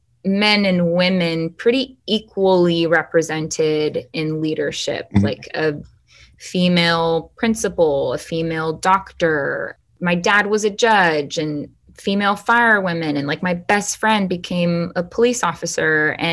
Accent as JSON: {"language": "English", "town": "Los Angeles", "region": "California", "country": "United States", "tie": "born or raised there", "lives_now": "Nashville, United States", "said": "I should say it's been a wrestle for me since I moved to Nashville. You know, I grew up in the Los Angeles area"}